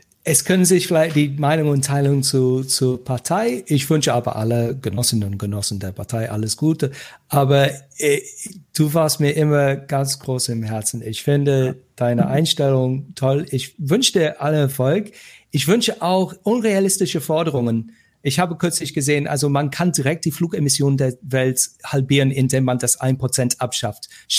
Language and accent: German; United Kingdom; German is a second language; So, als Brite, das tut mir weh.